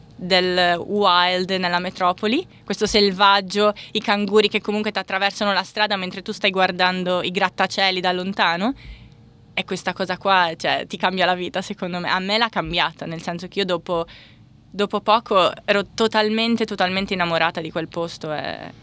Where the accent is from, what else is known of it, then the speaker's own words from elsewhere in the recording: Cagliari, Sardinia, Italy; now in Australia; vengo da Cagliari e sono arrivata in Australia 3 anni fa.